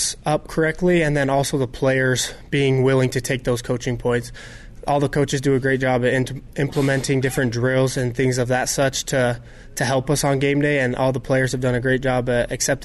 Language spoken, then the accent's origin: English; Kearns, Utah, United States; Like you said, growing up in Kearns, I've always watched the rivalry year in, year out